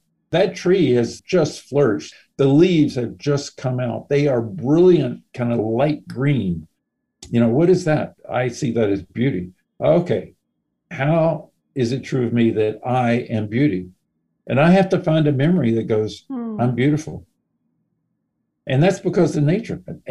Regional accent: United States; You know, it's not that you're Indian and I'm American

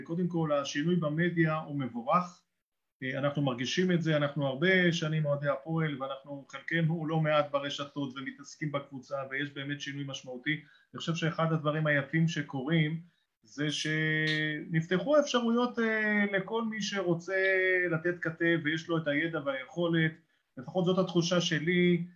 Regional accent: Haifa, Haifa District, Israel; אני חיפאי, אבל אתה יודע, אנחנו כל כך רוצים להיות שם

